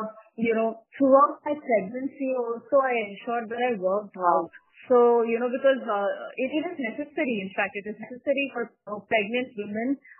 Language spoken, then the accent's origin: English; Mumbai, Maharashtra, India; now in Bangalore, India; I'm from Mumbai, born and raised there. And life was pretty much in fifth gear until my husband and I moved with bad baggage and baby to Bangalore in 2013.